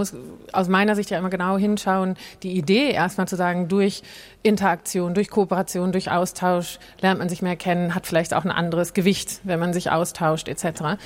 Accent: Bielefeld, North Rhine-Westphalia, Germany; Also ich habe auch eine Zeit lang selber in so einer gemischten Liga gespielt in meiner Jugend in Bielefeld.

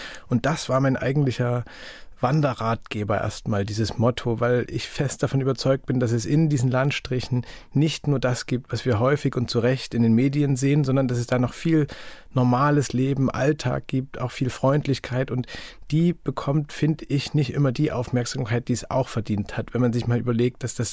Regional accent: Saxony, Germany; Ich komme ja aus Sachsen

